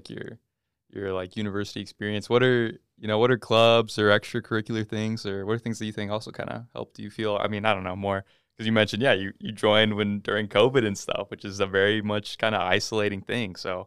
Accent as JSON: {"language": "English", "town": "Coeur d'Alene", "region": "Idaho", "country": "United States", "said": "I'm from Coeur d'Alene, which is pretty close to here"}